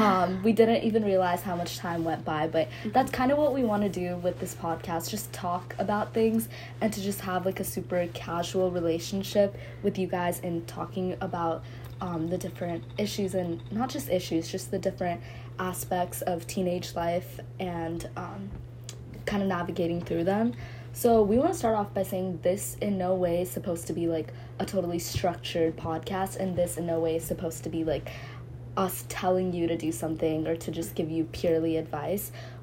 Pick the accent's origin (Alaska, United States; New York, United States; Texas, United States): Texas, United States; I'm from Texas. I'm also 16.